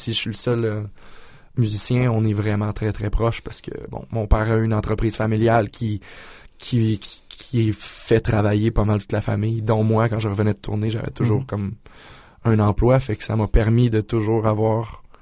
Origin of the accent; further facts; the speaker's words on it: Sainte-Marie-de-Beauce, Quebec, Canada; Je suis de Sainte-Marie-de-Beauce. J'ai été élevé en Beauce, à Sainte-Marie, puis j'ai vécu là jusqu'à tout récemment